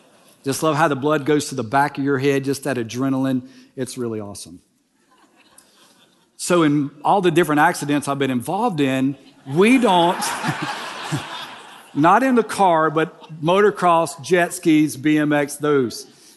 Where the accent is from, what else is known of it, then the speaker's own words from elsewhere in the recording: Louisiana, United States; I'm from Louisiana, and you know when you cross a state line from Texas to Louisiana, because all of a sudden, there's potholes.